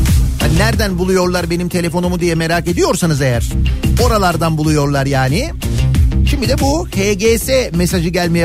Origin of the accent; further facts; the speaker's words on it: Fatih, Istanbul, Turkey; Hani doğma büyüme Fatihliyim, yani Fatih'in bir semtinde doğdum büyüdüm.